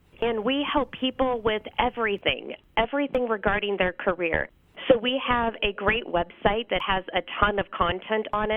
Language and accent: English; Missouri, United States; also born or lived in Iowa; Well, I actually am from Missouri and Iowa, so I lived all over those two states while I was growing up